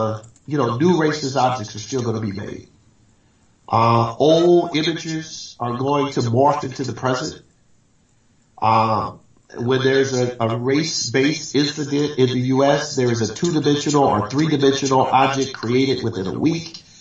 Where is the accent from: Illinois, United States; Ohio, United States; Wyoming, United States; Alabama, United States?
Alabama, United States; Mobile; I grew up in Alabama while George Wallace was the governor. And if I close my eyes, it's like I just woke up again in Pritchett, Alabama, Mobile, Alabama, with George Wallace the governor.